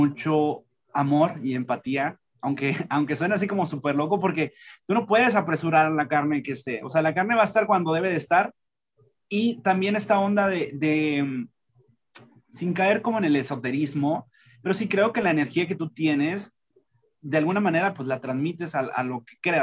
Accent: Nuevo Laredo, Tamaulipas, Mexico; yo soy de Nuevo Laredo y estudié medicina en Monterrey, en la UNL, en la Facultad de Medicina de allá.

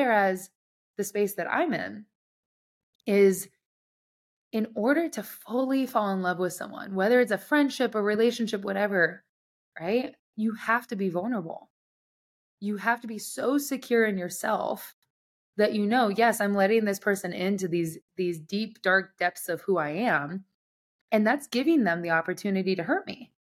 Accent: Nebraska, United States; I joke that I grew up in Nebraska.

